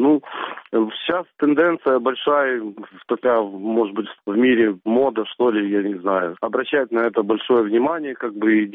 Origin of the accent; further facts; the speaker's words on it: Crimea, Ukraine; also born or lived in Central Asia; я же рос в Средней Азии, и когда мне было уже 7 лет, я уже жил в Крыму